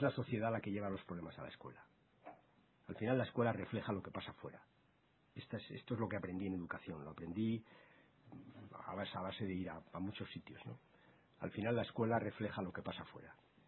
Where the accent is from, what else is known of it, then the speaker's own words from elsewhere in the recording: Cantabria, Spain; lo comparas con mi tierra, con Cantabria